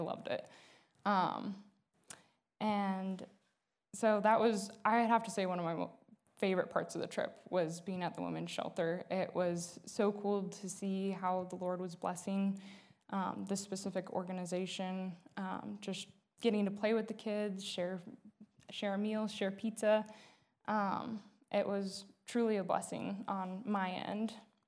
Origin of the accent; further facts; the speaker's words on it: Kalispell, Montana, United States; I was born and raised in Kalispell, Montana.